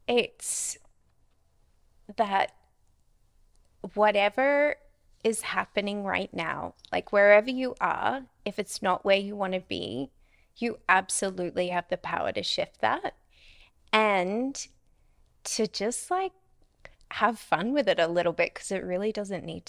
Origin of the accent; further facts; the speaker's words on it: Australia; I always hesitate over the name because I'm Australian, so my pronunciation isn't always correct.